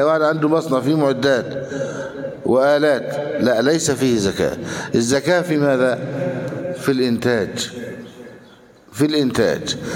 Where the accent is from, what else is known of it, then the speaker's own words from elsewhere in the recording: Egypt; لان هذا الذهب عباره عن ماذا في بلادنا مصر؟